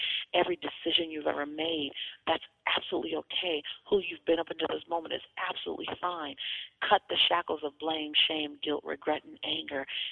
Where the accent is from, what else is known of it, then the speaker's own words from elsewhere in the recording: Los Angeles, California, United States; I love that I come from Los Angeles.